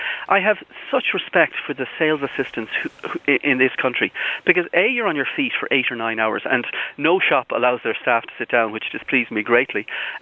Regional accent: Galway, Connacht, Ireland; I'm from the country, I'm from Galway like yourself

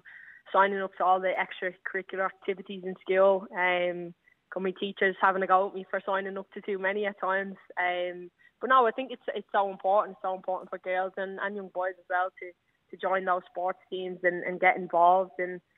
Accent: Tallaght, County Dublin, Ireland; it's my hometown, Tala.

